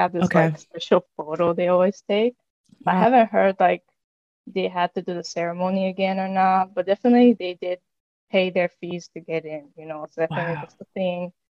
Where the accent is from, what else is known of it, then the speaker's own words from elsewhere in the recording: New York, United States; born there; But of course, I was born in New York, which they did the whole wedding thing.